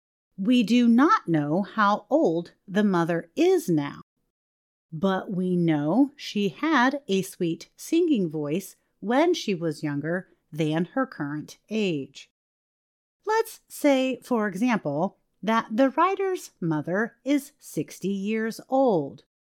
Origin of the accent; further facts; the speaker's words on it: China; English is a second language; I am from China.